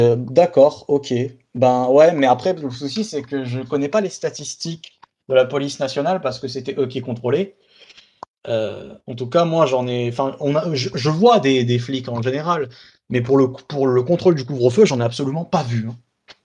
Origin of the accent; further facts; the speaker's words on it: Bordeaux, Nouvelle-Aquitaine, France; Moi je suis bordelais.